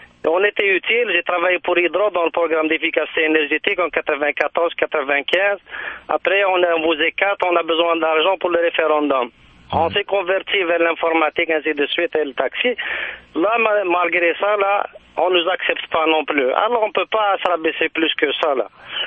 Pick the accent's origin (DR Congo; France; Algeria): Algeria; moved away as an adult; also born or lived in England; now in Canada; quand j'ai quitté l'Angleterre, je suis algérien d'origine